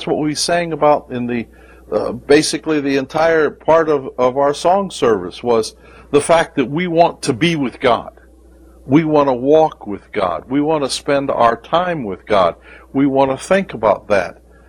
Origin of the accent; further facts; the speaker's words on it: Ohio, United States; 1964 was not a nice place in Alabama. I grew up in Ohio. Well, there's racial prejudice here.